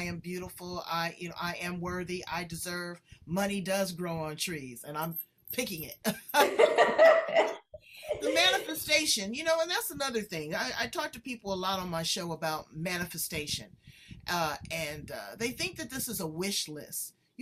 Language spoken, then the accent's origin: English; Los Angeles, California, United States; I'm from LA.